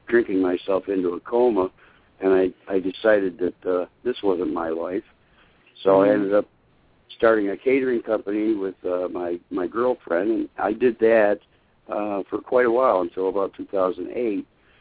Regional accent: Syracuse, New York, United States; I grew up in Syracuse, New York.

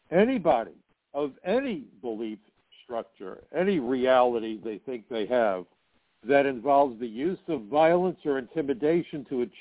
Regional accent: New York City, New York, United States; did incredible damage to New York City, my hometown.

